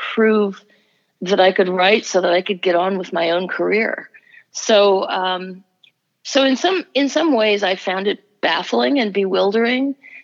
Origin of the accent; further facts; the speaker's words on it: New York, United States; I mean, I grew up in New York